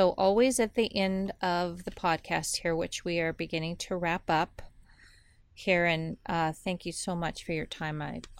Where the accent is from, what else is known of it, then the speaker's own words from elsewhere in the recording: United States; I'm an American, and I feel whatever